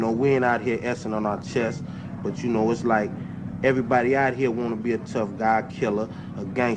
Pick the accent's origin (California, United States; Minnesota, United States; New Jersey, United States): California, United States; you know what I'm saying? I'm from Westside, Campanella Park, Piru, you know.